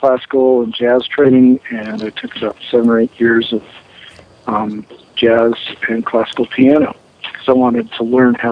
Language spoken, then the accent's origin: English; Massachusetts, United States; No, I grew up in Western Massachusetts. When I moved out to Boston, I was treated like a foreigner out there.